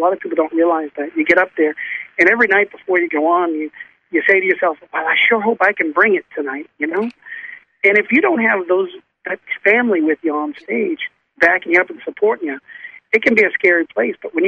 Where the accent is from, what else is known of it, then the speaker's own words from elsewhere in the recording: Boston, Massachusetts, United States; now in Charlotte, United States; I'm originally from Boston. I was born there, and the Boston accent drove me crazy, so I had to move.